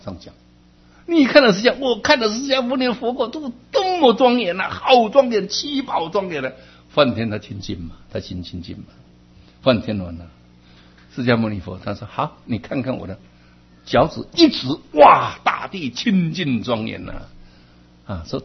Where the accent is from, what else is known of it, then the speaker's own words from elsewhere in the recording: Taiwan; 那世界什么灾难，我们台湾人的帮忙呢？